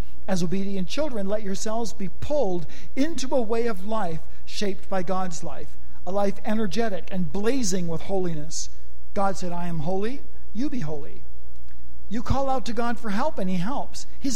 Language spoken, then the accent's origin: English; Canada; moved away; I mean, I'm from Canada, and when people blame me for the snow and the cold weather, I say, no, it's I'm from Canada.